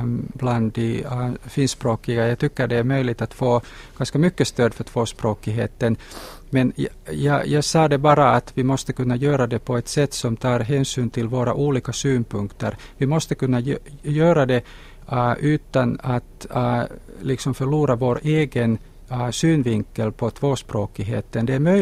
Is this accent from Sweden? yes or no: no; Finland; first language Finnish; Swedish is a second language; jag är finskspråkig och jag har lärt mig svenska enbart i skolan. Jag har väldigt lite kontakt med Svenskfinland